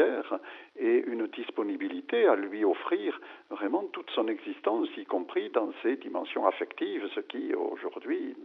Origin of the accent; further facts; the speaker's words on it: Lourdes, Occitanie, France; Je viens de Lourdes